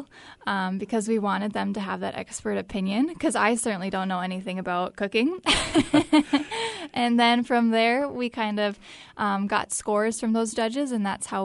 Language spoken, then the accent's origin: English; Bismarck, North Dakota, United States; also born or lived in Minneapolis; Yeah, so I grew up in Bismarck. I'm a Bismarck native. And then I went to Minneapolis to study graphic design, and I thought that was going to be my home.